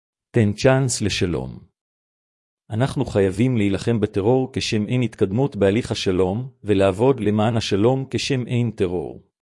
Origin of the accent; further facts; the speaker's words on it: Jerusalem, Jerusalem District, Israel; born there; אני בן 73, נולדתי בירושלים. הייתי ראש הממשלה הראשון של ישראל שנולד כאן.